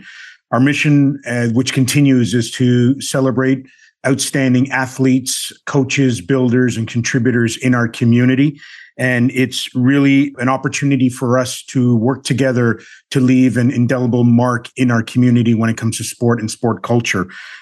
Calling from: Aurora, Ontario, Canada; I am dialing in from a little community just about 45 minutes north of Toronto, Ontario, Canada. The community is called Aurora.

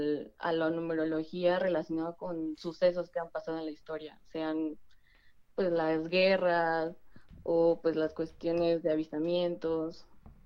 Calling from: State of Mexico, Mexico; Del Estado de México.

